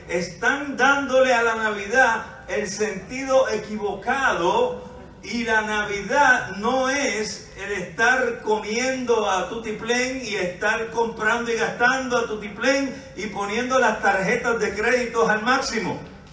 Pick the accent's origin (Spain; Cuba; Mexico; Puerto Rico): Puerto Rico; conociendo como somos los boricuas